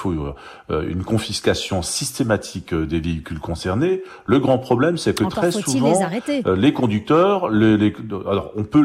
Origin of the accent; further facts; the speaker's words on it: Colmar, Grand Est, France; C'est ce que je rencontre chez moi à Colmar.